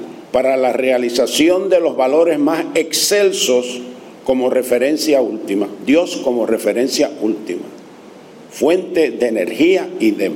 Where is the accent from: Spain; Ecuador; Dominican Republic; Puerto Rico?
Puerto Rico; No, no soy yo, somos todos los puertorriqueños que tenemos que salir de esto.